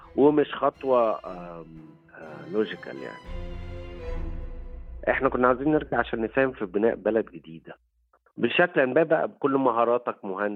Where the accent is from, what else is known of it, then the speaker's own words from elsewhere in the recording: Egypt; لكن في الآخر هويتي أنا مصري وافتخر يعني